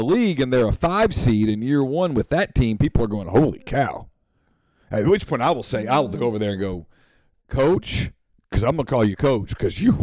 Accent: Ruston, Louisiana, United States; I grew up in Ruston.

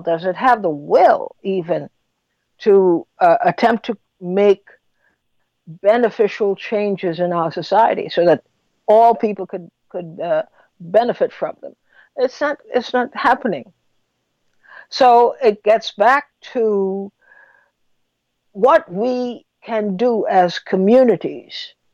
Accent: Trinidad & Tobago; I came from Trinidad, as you know, I talk about it all the time.

